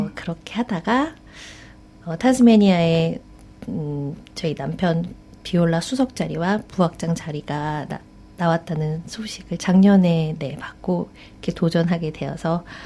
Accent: South Korea; 제가 한국인으로선 세 번째 입상자인데요.

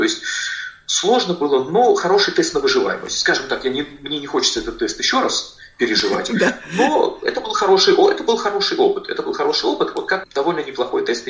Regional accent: Saint Petersburg, Russia; born there; я родился в Ленинграде

